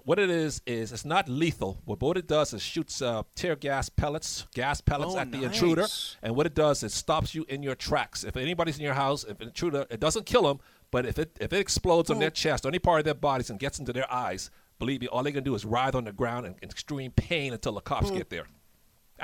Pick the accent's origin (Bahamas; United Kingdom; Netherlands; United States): Bahamas; listen, I'm from the Bahamas. I know what pirates did in the Caribbean Sea.